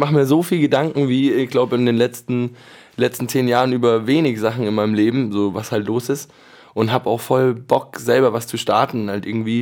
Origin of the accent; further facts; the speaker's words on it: Munich, Bavaria, Germany; Boah, was ist München für mich? Ja, meine Heimat auf jeden Fall, wo ich immer wieder zurückkehren werde.